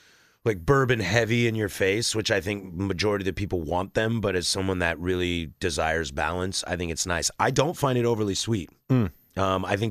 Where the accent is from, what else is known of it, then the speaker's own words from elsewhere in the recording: Pacific Northwest, United States; I'm from the Northwest, dude. We're passive. We don't tell you to your face.